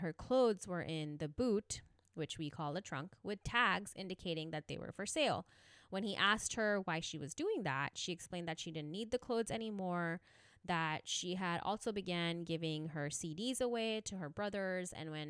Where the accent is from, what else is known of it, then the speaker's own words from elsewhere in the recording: India; Anu is Indian, and being Indian myself, I know we're sort of behind on like mental health progress.